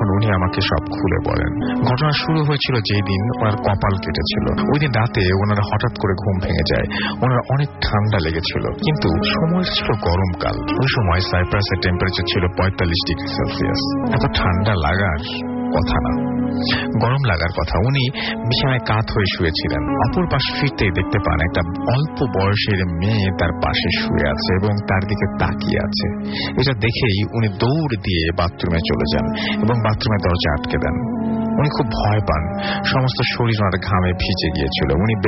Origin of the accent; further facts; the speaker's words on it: Khulna, Khulna Division, Bangladesh; also born or lived in Cyprus; আমার home town Khulna.